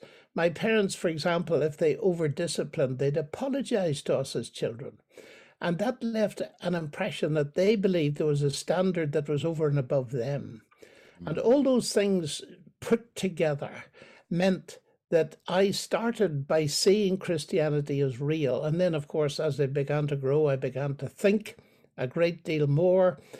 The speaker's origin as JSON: {"language": "English", "region": "Northern Ireland", "country": "United Kingdom", "moved": "yes", "said": "Well, my accent betrays me as a citizen of Dorthon Ireland, although I haven't lived there for many years."}